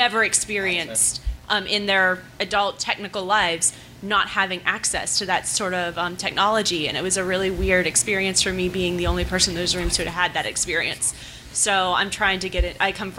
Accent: Okeechobee, Florida, United States; now in Boulder, United States; I came from Okeechobee, Florida. I don't know if any of you know where that is. Yeah, middle of nowhere.

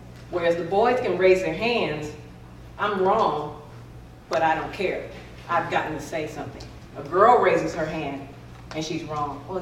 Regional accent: North Carolina, United States; and I'm from North Carolina

